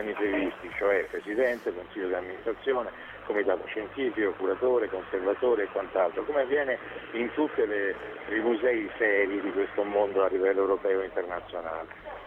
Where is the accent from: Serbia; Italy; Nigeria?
Italy; Siena, Tuscany; sono un senese, anche se non nato a Siena, e faccio gli interessi della mia città nella quale vivo.